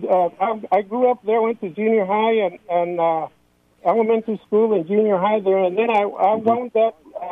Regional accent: Carrizozo, New Mexico, United States; But I was raised in Carrizoso, and that little town of Scuta that is along the Malpai

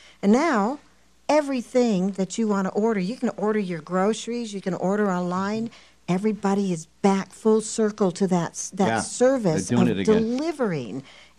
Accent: El Paso, Texas, United States; I grew up in Northeast El Paso.

